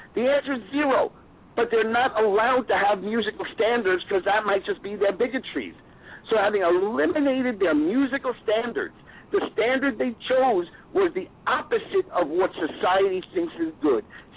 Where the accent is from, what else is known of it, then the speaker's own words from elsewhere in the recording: Manhasset, New York, United States; Okay, because you're breaking up on me a little bit, but I grew up in Manhasset.